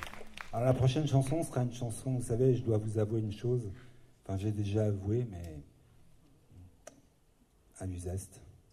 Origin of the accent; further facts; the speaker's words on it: Villejuif, Île-de-France, France; born there; Je suis français. Je suis né à Villejuif, en 51, l'année du Pastis. Donc je suis français.